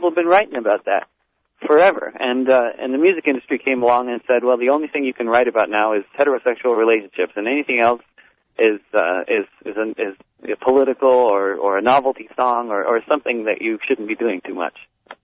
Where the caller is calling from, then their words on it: New York City, New York, United States; From New York City. We just played a gig in New York City at the Theater for a New City.